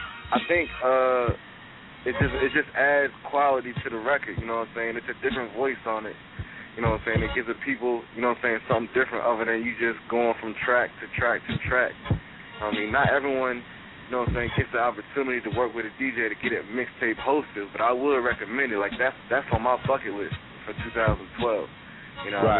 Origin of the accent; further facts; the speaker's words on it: Virginia, United States; also born or lived in Atlanta; now in New Jersey, United States; I just moved to New Jersey from Atlanta, but you know I'm from Virginia.